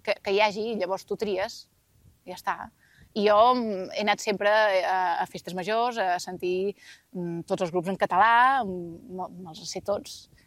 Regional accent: Sils, Catalonia, Spain; També diré que jo soc de Sils de tota la vida

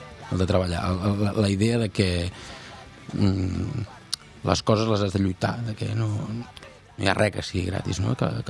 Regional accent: Sant Joan Despí, Catalonia, Spain; also born or lived in Molins de Rei; néixer a Molins de Rei, a la clínica del Sacre Cor de Molins de Rei, que és on naixíem tots els nens de la meva època de la comarca, perquè és on hi havia la clínica, però bueno, soc de Sant Joan d'Espí, la família vivia allà a Sant Joan d'Espí

